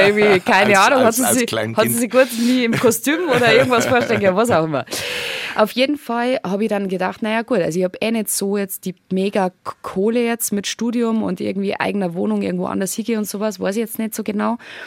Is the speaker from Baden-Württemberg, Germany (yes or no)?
no; Schliersee, Bavaria, Germany; Also ich bin am Schliersee aufgewachsen.